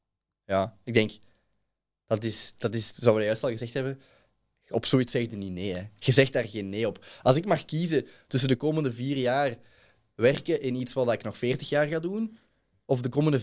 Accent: Belgium; wij als Belgen, een klein landje, wij kunnen ook iets.

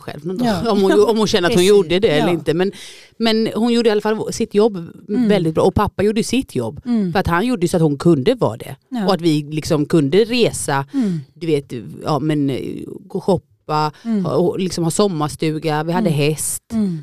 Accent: Nässjö, Jönköping County, Sweden; Jag kommer från Nässjö. En stad i Småland. Uppvuxen med min mamma, min pappa och mina två yngre syskon.

